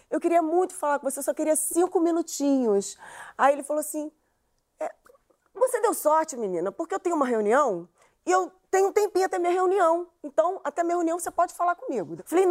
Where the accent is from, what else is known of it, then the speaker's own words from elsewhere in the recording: Rio de Janeiro, Brazil; eu sou do Lins de Vasconcelos. Eu ainda moro lá pra você ver a dificuldade que é.